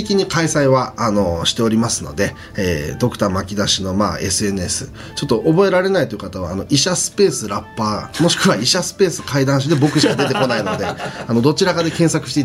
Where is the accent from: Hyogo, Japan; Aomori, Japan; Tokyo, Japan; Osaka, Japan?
Aomori, Japan; あとはそのそれこそあの僕の地元が青森なんですけどね